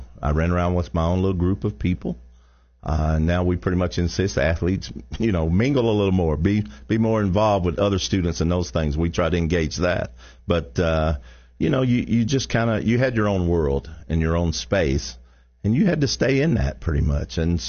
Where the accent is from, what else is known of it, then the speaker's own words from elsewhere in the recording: Alcoa, Tennessee, United States; growing up in Alcoa, I grew up near Knoxville and all of that.